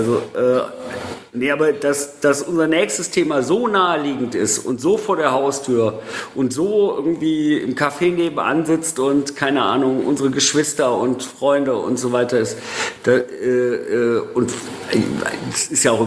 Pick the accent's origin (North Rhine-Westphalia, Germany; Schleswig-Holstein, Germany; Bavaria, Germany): North Rhine-Westphalia, Germany; Stommeln; Ich bin groß geworden in Stommeln bei Köln